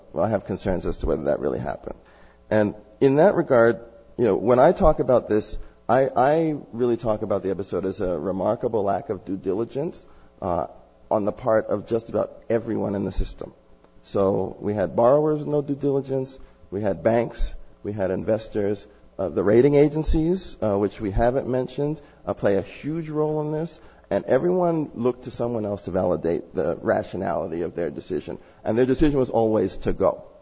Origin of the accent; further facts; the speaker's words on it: Los Angeles, California, United States; I'm from Los Angeles. The experience in Los Angeles was bad.